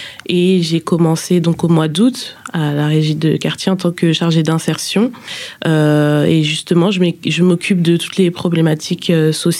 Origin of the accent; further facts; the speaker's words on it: Saint-Denis, Île-de-France, France; Je suis née à Saint-Denis, j'ai grandi à Saint-Denis, j'ai fait mes études à Saint-Denis.